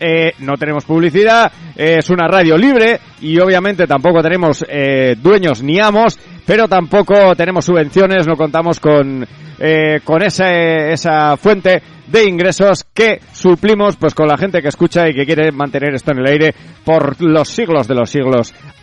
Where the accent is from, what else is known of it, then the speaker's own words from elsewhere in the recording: Lerín, Navarre, Spain; soy de Lerín